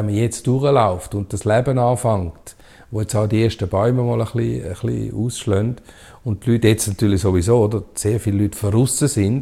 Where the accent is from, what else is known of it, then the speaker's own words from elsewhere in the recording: Schaffhausen, Switzerland; ich komme ja aus Schaffhausen und dort hat es ja viele auch ländliche Gegenden und Restaurants und so.